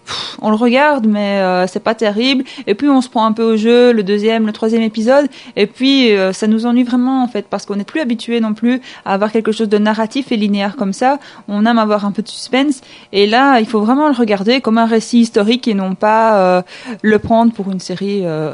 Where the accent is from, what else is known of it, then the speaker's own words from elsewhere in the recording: France; c'est une série qui est sortie en 2003 chez nous, en France.